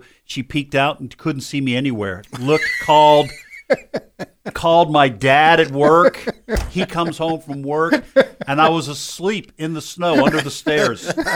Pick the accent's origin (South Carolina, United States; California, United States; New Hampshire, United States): New Hampshire, United States; I grew up in New Hampshire. That's right.